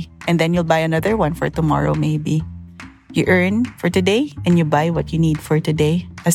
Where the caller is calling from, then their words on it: Philippines; I'm from the Philippines.